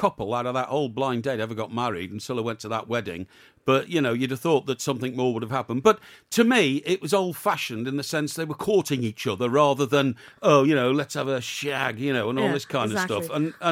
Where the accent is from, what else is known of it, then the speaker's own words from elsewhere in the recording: Chester, North West England, United Kingdom; which I'm not because I come from Chester